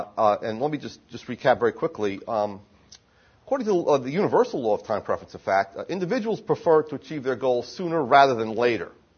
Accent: New Jersey, United States; Let's say that despite my lineage and the fact that I'm from New Jersey, you trust me implicitly.

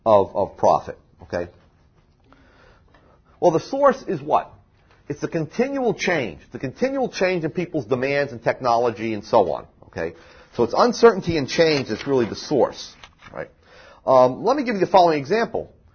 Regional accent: New Jersey, United States; You forget that my name ends in a vowel and I'm from New Jersey

